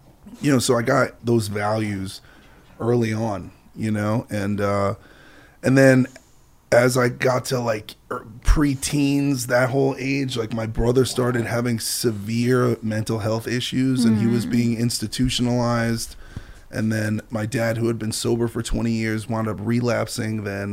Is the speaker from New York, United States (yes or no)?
yes; New York City, New York, United States; I grew up, you know, I grew up in Brooklyn and I'm 39.